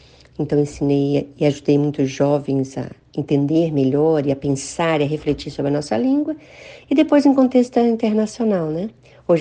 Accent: Brasília, Federal District, Brazil; Eu sou de Brasília, capital do Brasil, nasci em Brasília e lá construí minha trajetória acadêmica e profissional.

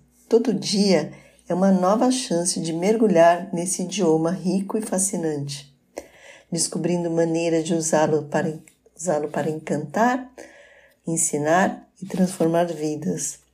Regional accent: São Paulo, Brazil; born there; nasci em São Paulo, capital, cidade de muitos imigrantes de vários países. Sou neta de avós lituanos que tiveram que romper a barreira do idioma para aprender o português. E hoje é o idioma que me dá identidade.

